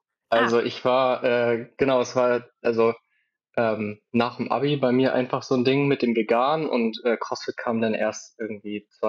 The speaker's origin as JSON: {"language": "German", "town": "Kiel", "region": "Schleswig-Holstein", "country": "Germany", "said": "ich bin 26, ich muss jedes Mal überlegen. Ich komme auch aus Kiel"}